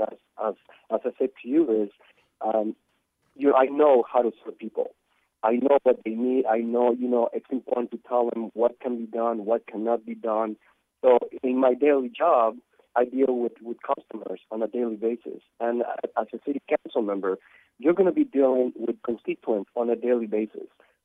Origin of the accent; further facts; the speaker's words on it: Mexico City, Mexico; now in Los Angeles, United States; I'm from Mexico City, as you can hear my accent.